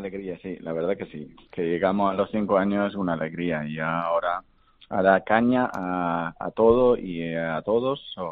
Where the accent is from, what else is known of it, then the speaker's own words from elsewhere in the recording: Denmark; como buen danés que soy